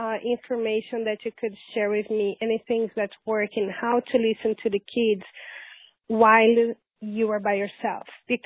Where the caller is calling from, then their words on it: California, United States; Yes, I'm from California.